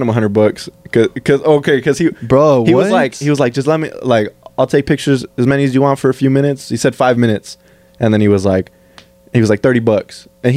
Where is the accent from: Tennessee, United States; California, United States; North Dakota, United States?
California, United States; he's from the Philippines, and I'm from California